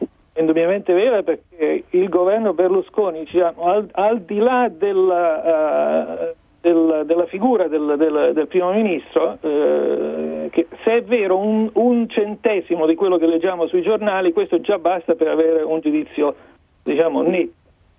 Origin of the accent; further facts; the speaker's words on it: Marche, Italy; Non solo perché io sono marchigiano e quindi mi troverei separato dall'Italia del Nord.